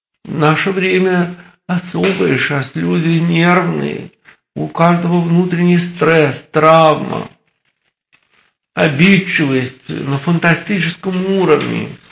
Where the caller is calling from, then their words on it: Kozelsk, Kaluga Oblast, Russia; из Оптиной пустыни, из Козельска.